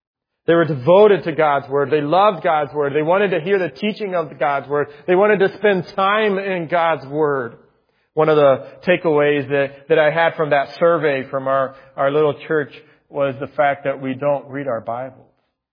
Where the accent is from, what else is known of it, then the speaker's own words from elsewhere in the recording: Spain; When I was growing up in Spain